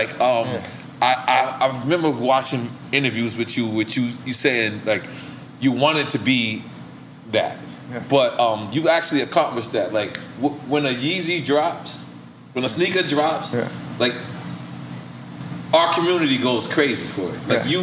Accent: Chicago, Illinois, United States; I'm from Chicago.

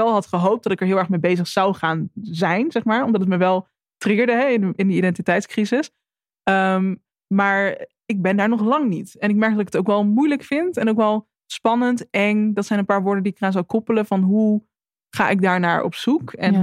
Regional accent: Netherlands; Mijn moeder is Nederlands en mijn vader is Afrikaans. En ik ben in Nederland opgegroeid en hier heb ik altijd gewoond.

